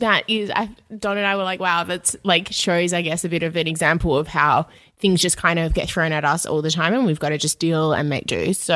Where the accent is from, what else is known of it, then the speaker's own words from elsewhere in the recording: Perth, Western Australia, Australia; now in Sydney, Australia; It's crazy that we came over from Perth, had no connections, didn't know anyone in Sydney, and now we're able to do this.